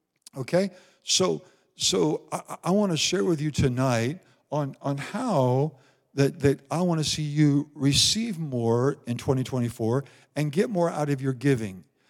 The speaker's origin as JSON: {"language": "English", "region": "Iowa", "country": "United States", "tie": "born or raised there", "said": "I grew up in Iowa. It snows up there in the winter. Gets real cold, more than down here, okay?"}